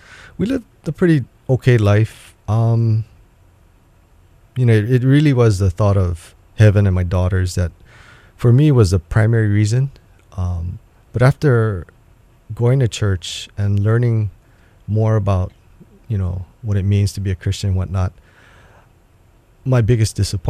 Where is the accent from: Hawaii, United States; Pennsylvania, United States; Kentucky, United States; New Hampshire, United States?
Hawaii, United States; Kaneohe; I grew up in Kaneohe.